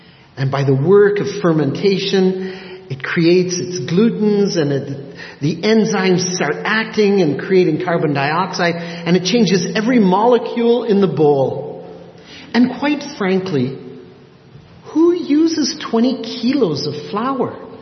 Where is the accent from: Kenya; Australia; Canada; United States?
Canada; They had seen that I was from Canada as well.